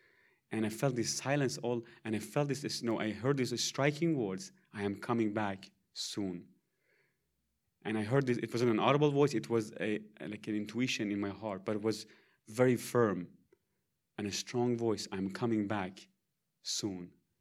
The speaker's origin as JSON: {"language": "English", "country": "Iran", "said": "I'm from Iran originally. And they asked me, if you're a Muslim, I said, I used to be. I'm a Christian now."}